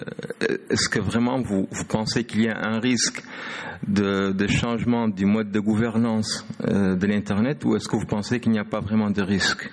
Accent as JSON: {"language": "French", "country": "Mauritania", "said": "je viens de la Mauritanie."}